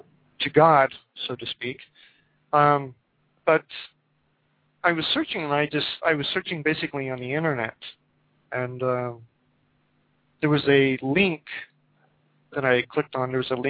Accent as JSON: {"language": "English", "region": "Kentucky", "country": "United States", "moved": "yes", "lives_now": "Japan", "said": "Yeah. I'm from Kentucky, actually."}